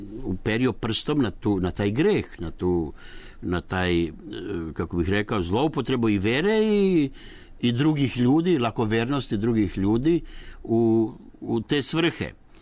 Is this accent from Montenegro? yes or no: no; Banja Luka, Republika Srpska, Bosnia & Herzegovina; born there; Jesam, ja se ponašam naproti kao Banjalučanin i tekako.